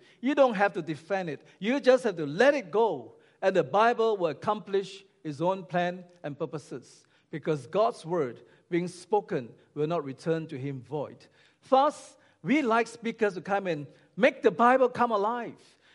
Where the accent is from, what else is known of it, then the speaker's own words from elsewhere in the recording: Singapore; even though I'm a Singaporean, I still believe that the better food is found in KL.